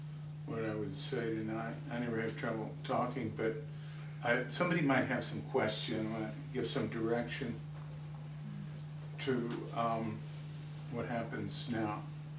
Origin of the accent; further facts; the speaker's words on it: Fort Worth, Texas, United States; also born or lived in Santa Fe; I lived in Santa Fe with Clay and his mother. The summer of 92 to the summer of 93, and I come from Fort Worth, Texas, so there's so many old friends here